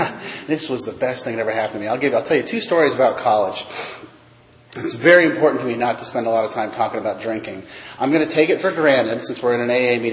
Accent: Palo Alto, California, United States; I grew up in Palo Alto, California. It's an interesting little town. Back then, it was just kind of a fun little college town.

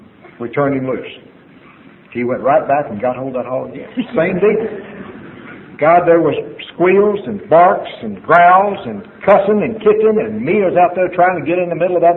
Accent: Texas, United States; I was raised out in West Texas on a farm, and we had a dog.

